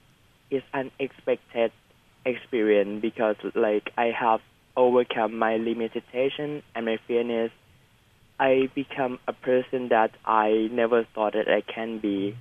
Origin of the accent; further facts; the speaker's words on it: Thailand; English is a second language; now in Taiwan; I come from Thailand, and I study at Chulalongkorn University, majoring in Chinese language. But now I'm exchanging at NTNU, which is called Shida in Mandarin